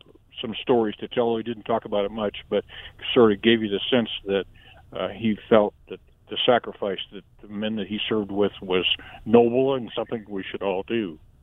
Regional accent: Gettysburg, South Dakota, United States; Joe Thorne, was actually an acquaintance of mine as I was a little kid growing up in Gettysburg.

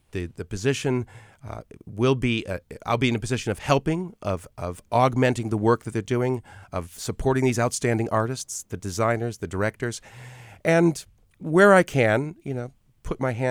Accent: Ohio, United States; born there; now in Pittsburgh, United States; And Pittsburgh, I was born in Ohio, and Pittsburgh is a city that I know very well.

